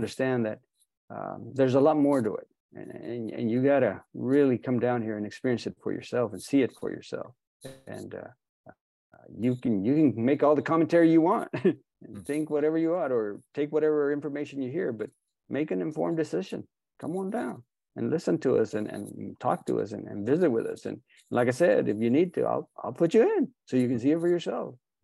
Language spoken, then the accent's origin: English; Texas, United States; Because, you know, like I told you, I'm a Texan too.